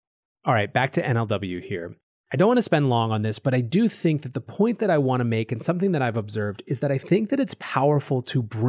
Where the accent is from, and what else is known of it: United States